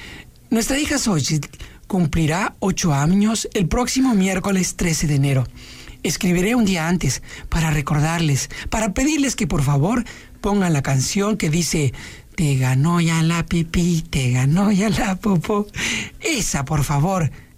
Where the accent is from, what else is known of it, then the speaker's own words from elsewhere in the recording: Mexico City, Mexico; me recordaba mi infancia en la Ciudad de México, cuando escuchaba radio infantil